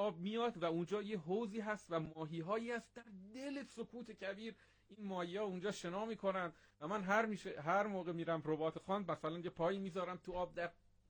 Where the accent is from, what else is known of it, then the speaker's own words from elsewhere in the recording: South Khorasan, Iran; من اگر خراسان جنوبی باشه که وطنم هست، قطعا میگم روستای رباط خان و نایبند.